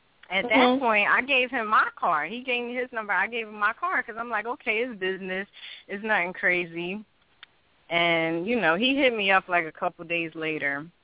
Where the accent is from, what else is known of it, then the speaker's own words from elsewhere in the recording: Philadelphia, Pennsylvania, United States; I was doing a signing at Horizon. You know, that's in Philly. That's my hometown.